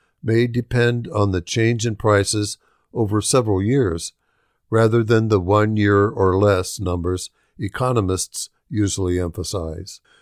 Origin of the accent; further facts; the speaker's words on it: Kentucky, United States; the people I grew up with in Kentucky